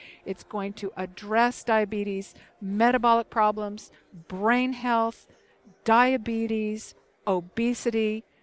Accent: Michigan, United States; So I am from Michigan, and when we leave our garden hoses outside in the wintertime, they become stiff and inflexible.

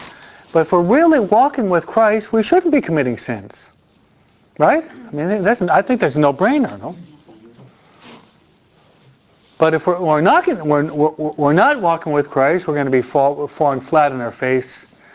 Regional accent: New York, United States; But I'm a New Yorker. I'm concise and to the point.

